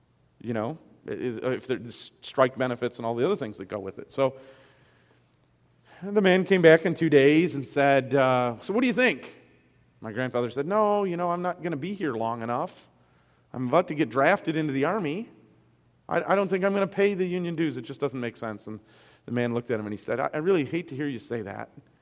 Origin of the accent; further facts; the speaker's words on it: Detroit, Michigan, United States; where I grew up in Detroit, Michigan, there was a pretty big split between labor and management.